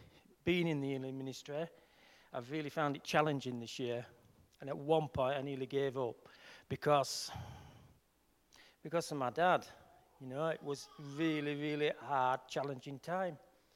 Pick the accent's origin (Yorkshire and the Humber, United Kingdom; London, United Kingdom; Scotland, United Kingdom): Yorkshire and the Humber, United Kingdom; accent: Yorkshire; You know, I could do that in my Yorkshire accent.